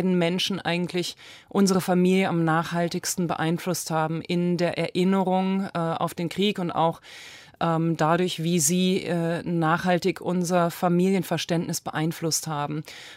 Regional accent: Karlsruhe, Baden-Württemberg, Germany; in meiner Heimatstadt Karlsruhe

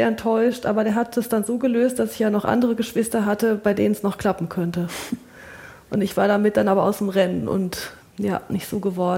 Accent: Eberstadt, Hesse, Germany; also born or lived in Frankfurt am Main; Eberstadt, noch eins tiefer.

